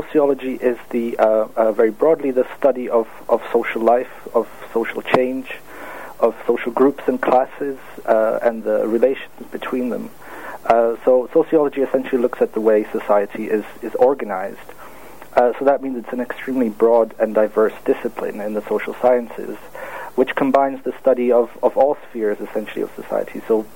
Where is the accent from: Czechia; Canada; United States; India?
Czechia; Yes, that's right, I'm from the Czech Republic.